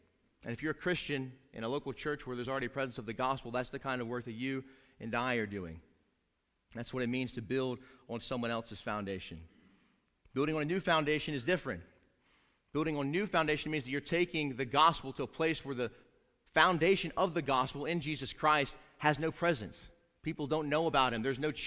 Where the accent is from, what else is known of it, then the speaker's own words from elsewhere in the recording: South Carolina, United States; I'm a redneck from South Carolina